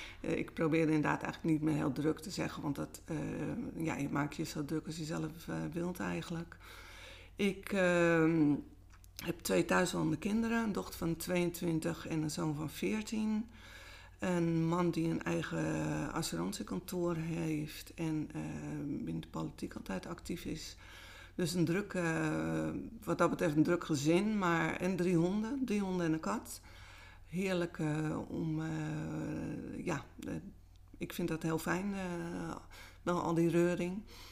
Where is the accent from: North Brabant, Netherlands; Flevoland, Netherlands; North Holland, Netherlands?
North Holland, Netherlands; Amsterdam; Ik ben in Osdorp opgegroeid. Heb daar dus gewoon echt mijn hele jeugd doorgebracht. En later had dat best wel een slechte naam. Maar dat was zeker een tijd dat ik opgroeide helemaal gewoon niet zo. Het was eigenlijk echt een dorpachtig gebeuren. Maar wel behorende bij Amsterdam.